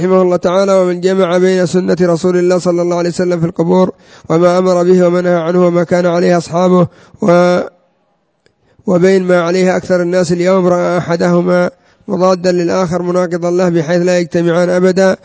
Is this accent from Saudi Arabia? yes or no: no; Yemen; وعندنا في اليمن قبور كثيرة لها الآن مناسك مثل قبر هود